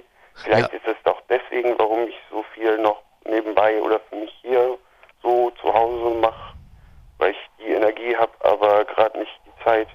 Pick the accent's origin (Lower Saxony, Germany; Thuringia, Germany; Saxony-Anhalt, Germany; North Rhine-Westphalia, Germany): Lower Saxony, Germany; born there; now in Berlin, Germany; Ich bin gebürtiger Ostfriese, aber mittlerweile bin ich Wahlberliner geworden